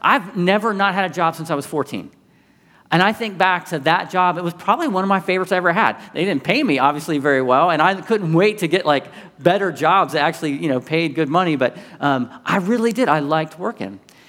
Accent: Ohio, United States; I'm the youngest of six in my family. I grew up in Central Ohio

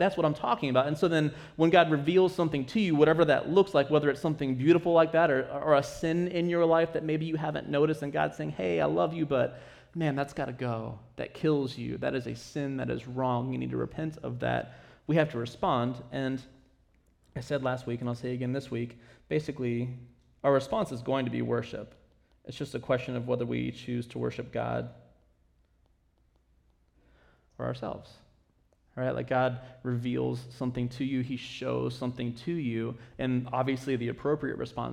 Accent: Ohio, United States; I mean, I'm from Ohio, right? So that looks like a mountain, and they're saying, no, that's a hill.

